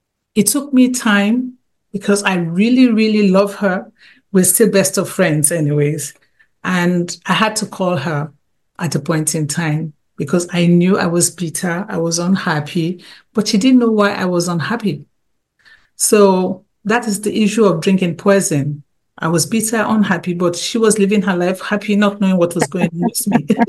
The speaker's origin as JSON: {"language": "English", "country": "Nigeria", "said": "from the environment I came from, being a Nigerian, there are some things we just don't say."}